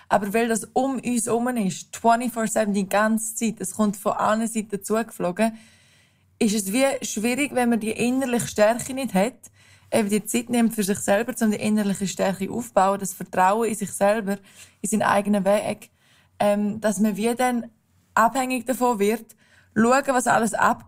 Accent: Graubünden, Switzerland; Ich bin im Engadin aufgewachsen, in den Bergen. Dort braucht man das.

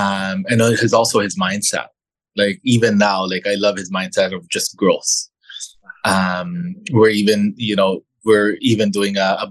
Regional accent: Canada; I'm also Filipino. I did grow up here in Canada.

